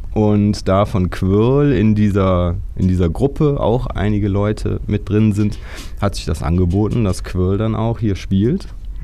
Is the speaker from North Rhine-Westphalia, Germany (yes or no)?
yes; North Rhine-Westphalia, Germany; wir kommen aus der Gegend zwischen Köln und Düsseldorf. Julia und ich wohnen in Köln und der Rest so in Monheim